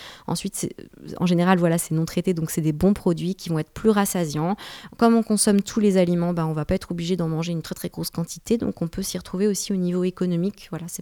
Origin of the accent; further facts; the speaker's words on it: Brittany, France; Et voilà, chez nous en Bretagne, c'est vrai qu'on n'est pas dans une période très très ensoleillée